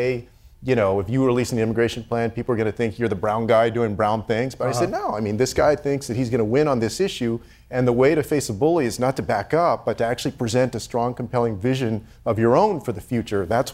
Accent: Texas, United States; my home state of Texas that is very urban and also very rural.

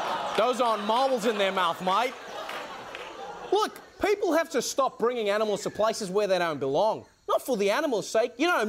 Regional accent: South Africa; That's right, I'm a South African doing an Australian accent, doing a Colombian accent.

